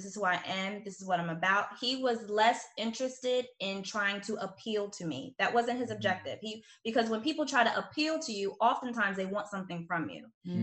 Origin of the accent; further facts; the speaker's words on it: New Jersey, United States; I came from New Jersey. I'm straight out of the suburbs of New Jersey. And I didn't know a lot about the city, about Philadelphia.